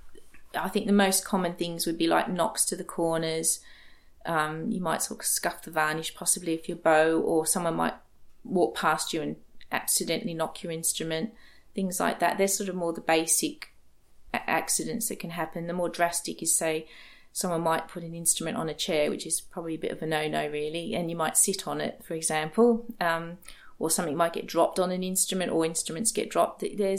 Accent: Melbourne, Victoria, Australia; moved away as an adult; from my hometown of Melbourne

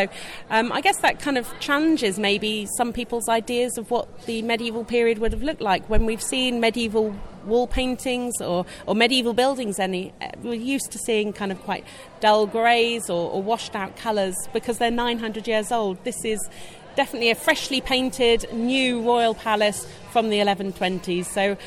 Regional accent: Norwich, East of England, United Kingdom; growing up in Norwich, I grew up within the walls of Norwich Castle Museum.

